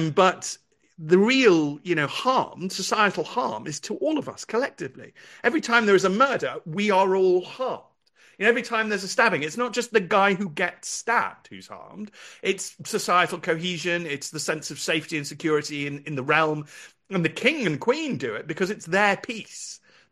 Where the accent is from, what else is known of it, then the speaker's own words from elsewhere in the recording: United Kingdom; And I am equally harmed as a British person by the mass gang rape of little white girls